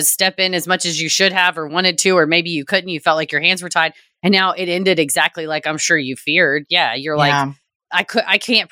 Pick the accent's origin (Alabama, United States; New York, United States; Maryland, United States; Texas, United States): Texas, United States; I'm from Texas, so I'd say my gut tells me take them out back and shoot them